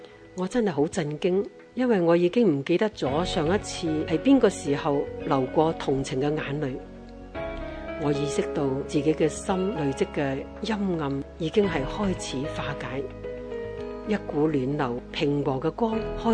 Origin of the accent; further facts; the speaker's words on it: northern China, China; 因为太太出生成长在南方的大城市，而我是来自北方的农村。